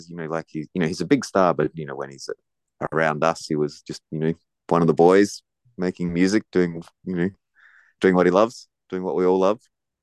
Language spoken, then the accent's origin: English; Adelaide, South Australia, Australia; I am from Adelaide. I was born and raised there, and I started playing music there